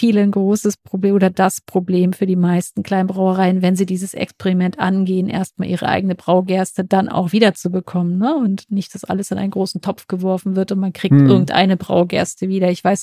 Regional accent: Hamburg, Germany

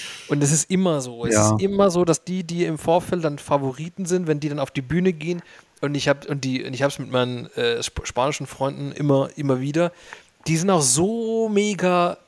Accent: Finland; ich komme aus Finnland

